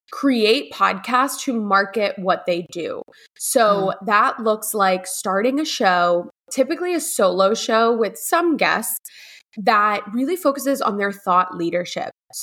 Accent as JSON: {"language": "English", "town": "Philadelphia", "region": "Pennsylvania", "country": "United States", "tie": "born or raised there", "also_born_or_lived": "Colombia", "said": "I'm originally from Colombia. I was born in Colombia, but have been raised and have stayed in the Philadelphia area this whole time."}